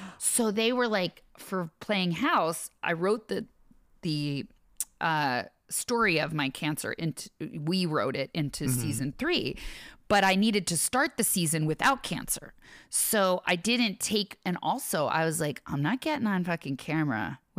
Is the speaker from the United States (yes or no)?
yes; New Jersey, United States; I think it was one of my best looks because I'm from New Jersey.